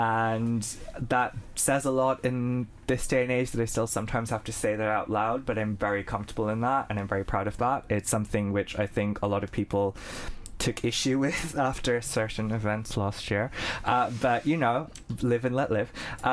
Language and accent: English; Bangladesh; And I'm from Bangladesh. I was raised in a Muslim household. So culturally, I definitely identify as Muslim. I still celebrate things like Eid, but I'm not a practicing Muslim.